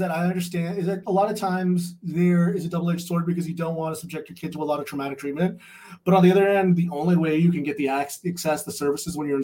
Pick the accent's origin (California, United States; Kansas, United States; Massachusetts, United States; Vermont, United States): California, United States; where I grew up in California, that it's all Democratic.